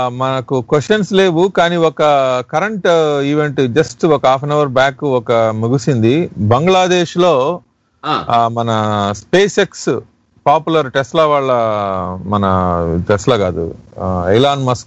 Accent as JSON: {"language": "Telugu", "town": "Kanigiri", "region": "Andhra Pradesh", "country": "India", "said": "కనిగిరండి."}